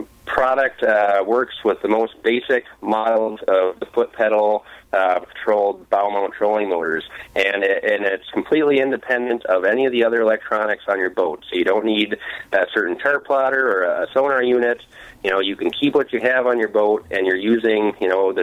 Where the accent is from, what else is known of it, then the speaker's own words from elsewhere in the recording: Sault Ste. Marie, Michigan, United States; So I grew up in Sault Ste. Marie, which is one of the major bodies of water connecting Lake Superior and the lower Great Lakes